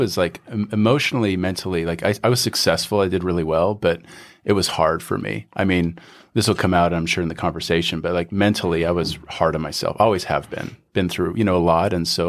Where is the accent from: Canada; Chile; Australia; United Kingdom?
Canada; Calgary, Alberta; now in United States; I'm originally from Calgary, Canada.